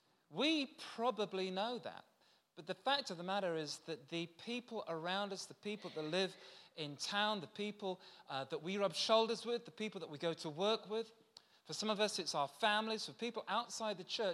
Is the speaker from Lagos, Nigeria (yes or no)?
yes; Lagos, Nigeria; But I was born in Africa, I was born in Lagos, I was brought up as a small child in Nigeria.